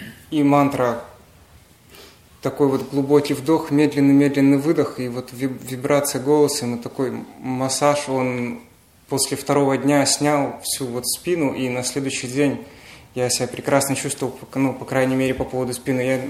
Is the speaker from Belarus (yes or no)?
yes; Minsk, Belarus; Я из Минска.